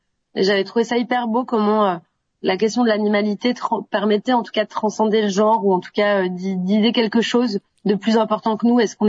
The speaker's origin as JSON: {"language": "French", "town": "Montpellier", "region": "Occitanie", "country": "France", "tie": "born there", "said": "Bah moi, je suis née à Montpellier, je suis très attachée à ma région."}